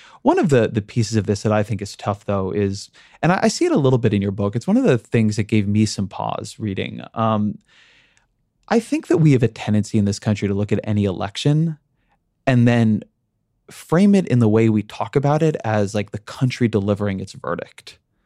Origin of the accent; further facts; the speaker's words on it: California, United States; Just like I come from Orange County. Orange County is a super diverse place.